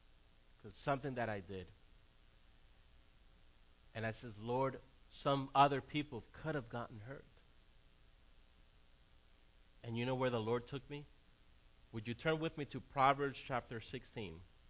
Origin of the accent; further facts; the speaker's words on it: New Orleans, Louisiana, United States; also born or lived in Miami, United States; Growing up in New Orleans and Miami, there's a lot of stress and there's a lot of young people with bad tempers.